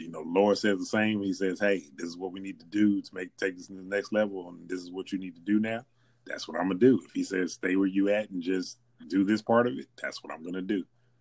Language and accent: English; Houston, Texas, United States; So growing up in Houston, we're more fans of local artists than anybody.